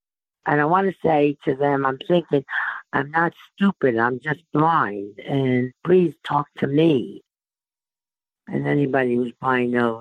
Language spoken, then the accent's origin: English; New Jersey, United States; moved away as an adult; now in Myrtle Beach, United States; I'm originally from New Jersey, and just a year ago, I moved down to Myrtle Beach to be with my daughter, but I'm still a Jersey girl. I'm 91 years old